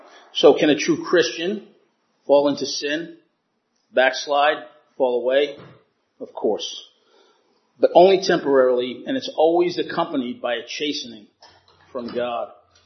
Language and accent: English; Rhode Island, United States; My wife Tanya and I grew up in Rhode Island and have been married for 34 years.